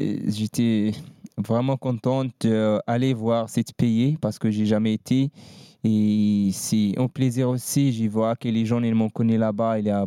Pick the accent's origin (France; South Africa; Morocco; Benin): Morocco; Oui, je retournais chez moi au Maroc.